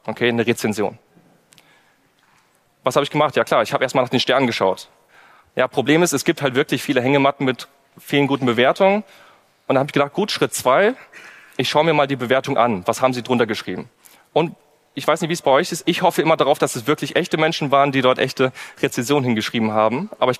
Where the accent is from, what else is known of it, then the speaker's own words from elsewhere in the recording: Kassel, Hesse, Germany; born there; ich komme gebürtig aus Kassel, das ist nicht so nah an den Alpen